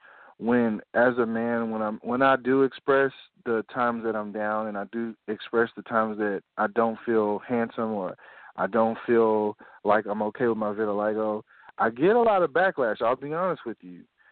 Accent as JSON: {"language": "English", "town": "Nashville", "region": "Tennessee", "country": "United States", "said": "I'm from Nashville, Tennessee. I'm 41 years old, father of four"}